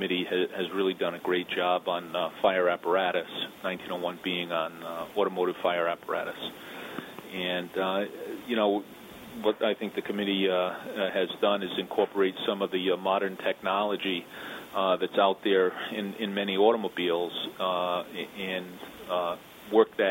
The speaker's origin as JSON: {"language": "English", "town": "North Providence", "region": "Rhode Island", "country": "United States", "tie": "born or raised there", "said": "I went on as a call firefighter in my hometown in North Providence."}